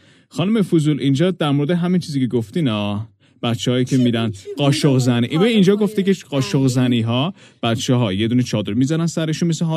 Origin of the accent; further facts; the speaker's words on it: Karaj, Alborz, Iran; born there; کجا به دنیا آمدم؟ بله. کرج به دنیا آمدم من.